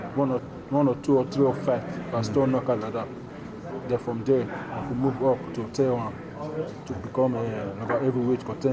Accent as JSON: {"language": "English", "country": "Nigeria", "said": "Where I came from, I came from Nigeria, I came from home, you know."}